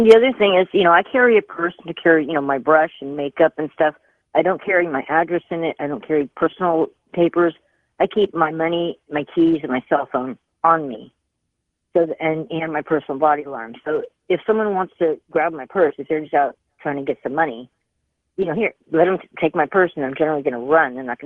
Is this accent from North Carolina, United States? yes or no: no; San Francisco, California, United States; I grew up in San Francisco, big city